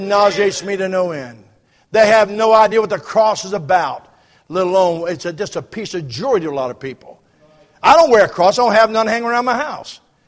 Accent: Loveland, United States; I live in Loveland. I grew up in Loveland where our church is.

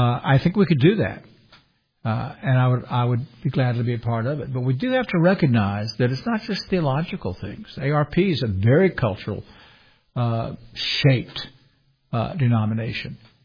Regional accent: the South, United States; I'm most comfortable in the PCA culturally because I'm a Southerner.

